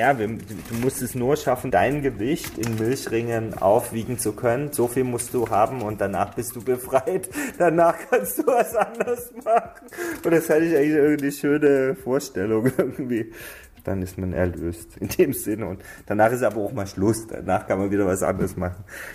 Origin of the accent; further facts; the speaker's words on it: East Germany, Germany; ich komme aus dem Osten